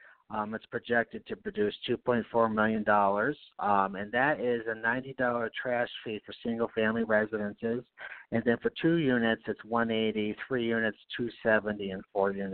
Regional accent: Knox, New York, United States; It's the town of Knox. It's up in the hill, Hilltowns.

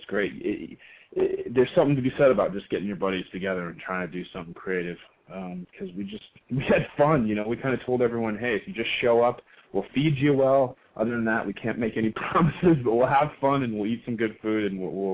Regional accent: Pacific Northwest, United States; I grew up in the Northwest between Portland and Seattle, and I think they're the best of the best, especially for raising a family.

